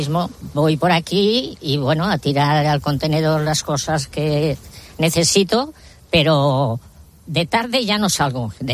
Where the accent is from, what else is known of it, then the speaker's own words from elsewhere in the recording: Barcelona, Catalonia, Spain; born there; Soy nacida en el Raval, ¿eh? Y voy a cumplir 80